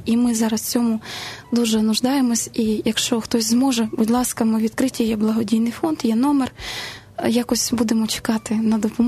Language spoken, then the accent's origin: Ukrainian; Melitopol, Zaporizhzhia Oblast, Ukraine; born there; Запорізьку буду я представляти, бо я народилась в Мелітополі, це Запорізька область.